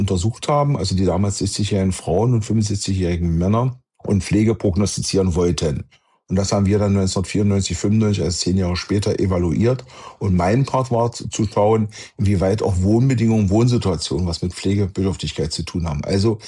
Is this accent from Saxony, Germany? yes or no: yes; Torgau, Saxony, Germany; born there; now in Magdeburg, Germany; ich bin gebürtig aus Torgau, lebe seit 1973 in Magdeburg